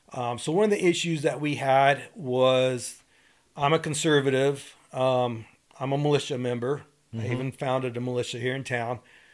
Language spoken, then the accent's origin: English; United States; When people ask me, well, what party are you with? I'm an American.